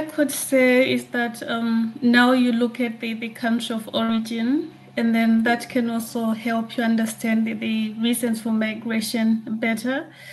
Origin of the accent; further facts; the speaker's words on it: Zimbabwe; I come from Zimbabwe and people don't even think about Zimbabwe hosting migrants.